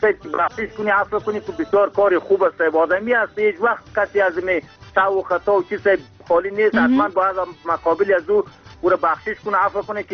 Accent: Afghanistan; ما از افغانستان هستیم

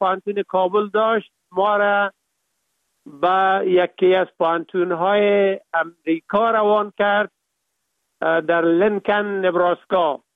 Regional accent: Kapisa, Afghanistan; also born or lived in Kabul; ما در ولایت کاپیسا به دنیا آمدیم، مکتب ابتدایی و متوسطه را در لیسه فعلی میرمسجدی به اتمام رساندیم. بعدا لیسه نادریه را

